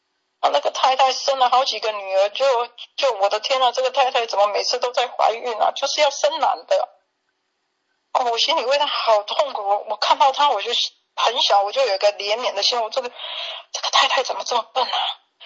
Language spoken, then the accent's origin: Chinese; Taiwan; born there; 我是在台湾出生的，还是在一个基督徒家庭出生的